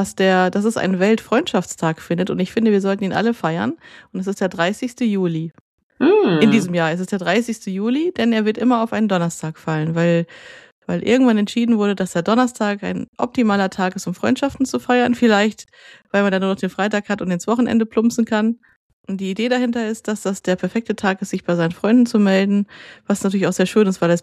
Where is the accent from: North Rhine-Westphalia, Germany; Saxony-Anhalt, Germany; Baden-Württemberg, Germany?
North Rhine-Westphalia, Germany; habe ja meine Kindheit und Jugend im Ruhrgebiet verbracht